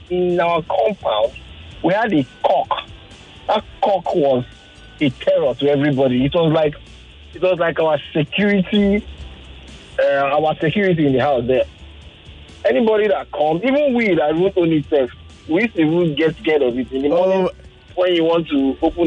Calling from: Sacramento, California, United States; I'm calling from the Sac area.

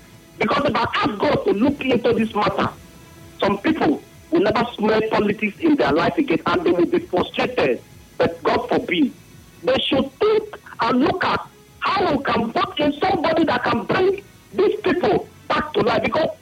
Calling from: Bury, North West England, United Kingdom; I'm calling from Bury.

